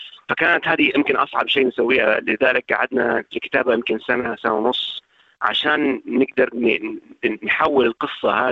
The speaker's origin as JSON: {"language": "Arabic", "country": "Saudi Arabia", "said": "أنا كبرضو سعودي ما كنت أعرف أي شيء عن الإبل"}